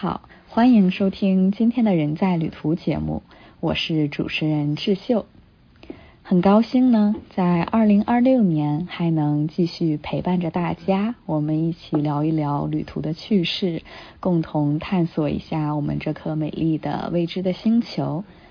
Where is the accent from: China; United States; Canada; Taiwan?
China; Northeast China; 作为一个东北人，其实前往阿拉斯加也是让我有一种很莫名的亲切感，当然也是比我的家乡还要远远再寒冷一些。